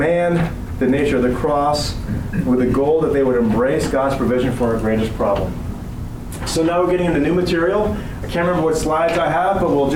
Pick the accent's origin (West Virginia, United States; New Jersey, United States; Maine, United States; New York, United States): New Jersey, United States; I'm from New Jersey, so this is my slow speech anyway.